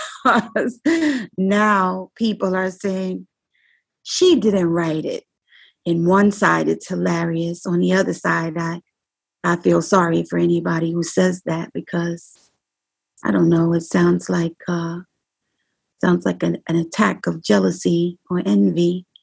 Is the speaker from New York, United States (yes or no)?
yes; New York City, New York, United States; my father is a janitor who works in a strip mall in the Bronx. I'm from the Bronx. I'm not from Brooklyn.